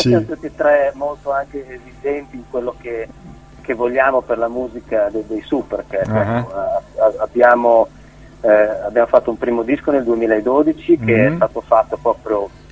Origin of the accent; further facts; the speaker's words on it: United States; now in Bologna, Italy; Io vengo dagli Stati Uniti, quindi ho vissuto, parlo perfettamente italiano perché sono di origine italiana, però sono stato anche negli Stati Uniti quando sono rientrato, poi ho iniziato a suonare qua a Bologna